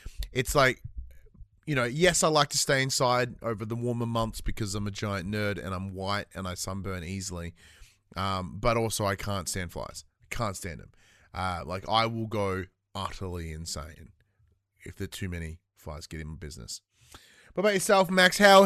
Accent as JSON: {"language": "English", "country": "Australia", "said": "like we're proudly Australian and it's part of all the description and whatnot"}